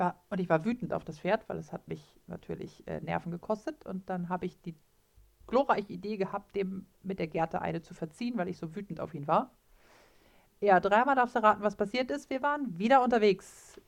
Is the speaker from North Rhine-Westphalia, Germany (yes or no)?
no; Bleckede, Lower Saxony, Germany; Scharnebeek ist von meinem Heimatort Blickede so was bei halbe Stunde Autofahrt entfernt